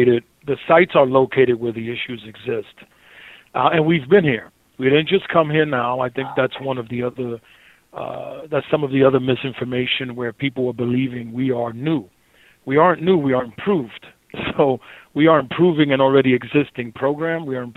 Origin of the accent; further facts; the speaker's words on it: New York City, New York, United States; I grew up on the Lower East Side in the 70s. You can't tell me about a pandemic of drug use. I grew up, walking the streets of Avenue B and Avenue C and walking over bodies at times.